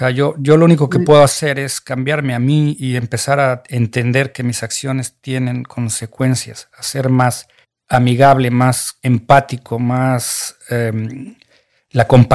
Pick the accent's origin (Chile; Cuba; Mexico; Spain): Mexico; podríamos ser más empáticos con nosotros como mexicanos que estamos confundidos